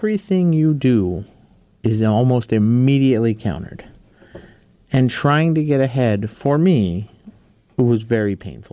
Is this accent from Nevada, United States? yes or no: yes; Nevada, United States; I'm from Nevada.